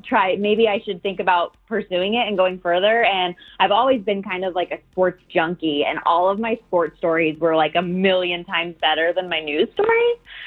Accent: Las Vegas, Nevada, United States; Born and raised in Vegas. Went to Sig Rogich Middle School right next to Palo too.

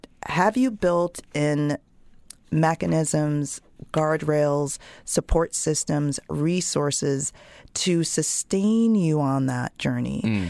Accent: Jamaica; born there; I was born in Jamaica, so first generation to go to college, let alone grad school here.

